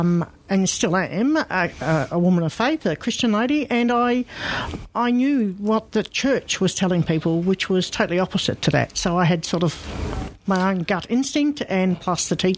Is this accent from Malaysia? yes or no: no; Australia; born there; Yeah, both of us, my husband and I. I was born in Australia, but he was born over there.